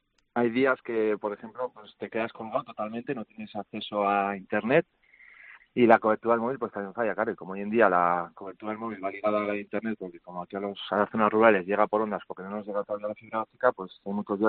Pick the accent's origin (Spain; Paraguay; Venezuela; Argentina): Spain; Navarre; Pues sí, aquí en el Valle de Aguilar, por ejemplo, tenemos a 5 kilómetros de mi pueblo, hacia Aguilar de Codes, tenemos a Zuelo